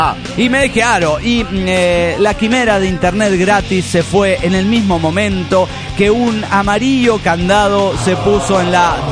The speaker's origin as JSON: {"language": "Spanish", "region": "Tucumán", "country": "Argentina", "said": "de Tucumán."}